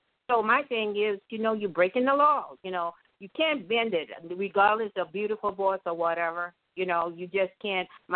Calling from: Glendale, Arizona, United States; I'm calling from Glendale, Arizona.

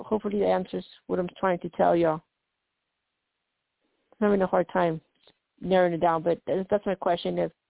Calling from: Colorado, United States; from Colorado.

